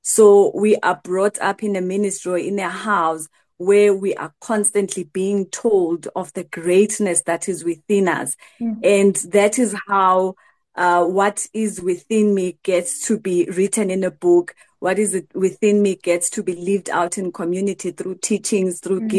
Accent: Eswatini; moved away as an adult; now in South Africa; but I come from Eswatini. I was born and bred in Eswatini and I moved to South Africa in 2013.

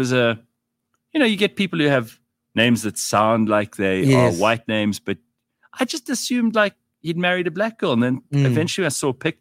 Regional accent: North West, South Africa; Well, I'm from the Northwest and I drive nicely.

